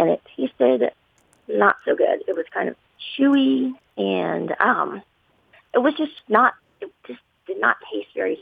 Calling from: Louisville, Kentucky, United States; Hello. I'm from Louisville, Kentucky.

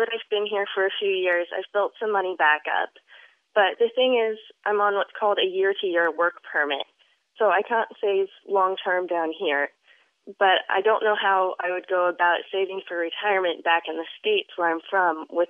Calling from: Gisborne, New Zealand; I'm calling from Gisborne on the North Island of New Zealand.

